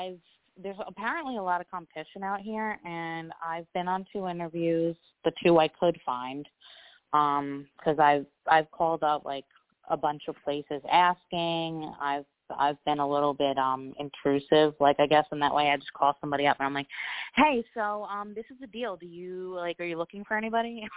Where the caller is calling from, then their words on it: Florida, United States; I'm calling from Florida.